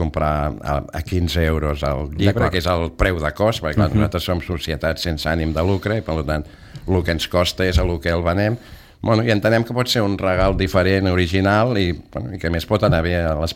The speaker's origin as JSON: {"language": "Catalan", "town": "Barcelona", "region": "Catalonia", "country": "Spain", "tie": "born or raised there", "said": "jo vaig néixer a Sarrià, que era un poble que a Barcelona es va annexionar."}